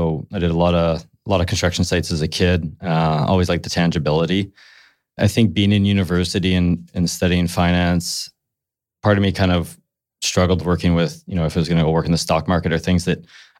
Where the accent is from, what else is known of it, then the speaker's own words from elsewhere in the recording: Yukon, Canada; also born or lived in Vancouver; So I grew up in the Yukon.